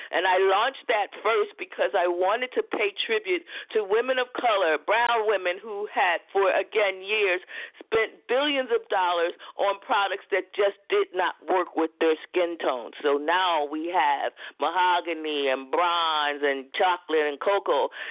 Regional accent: East Coast, United States; just being who I am from the East Coast, just adamant about keeping my product and my business and my money in the United States

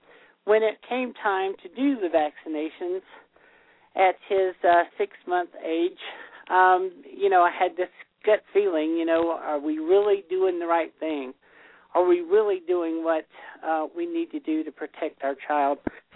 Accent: the South, United States; my wife and I, we are from the South, so we went to church like we were supposed

